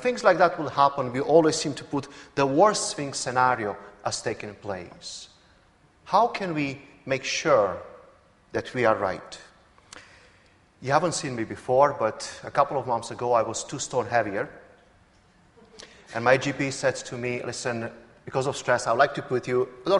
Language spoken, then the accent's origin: English; Romania; moved away; When I came from Romania over 16 years ago, I made a promise to God and I stood before God